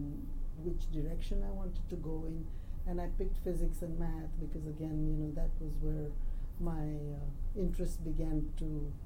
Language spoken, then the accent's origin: English; India; moved away; We didn't have television growing up in India.